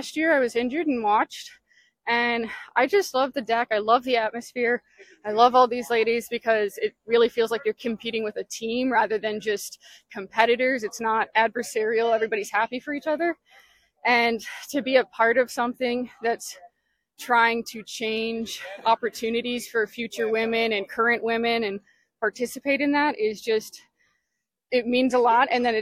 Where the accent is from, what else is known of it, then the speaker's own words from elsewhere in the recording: Kirtland, Ohio, United States; now in Urbana-Champaign, United States; I grew up in Kirtland, so that's 40 minutes west, and I'm based out of Urbana-Champaign, Illinois right now.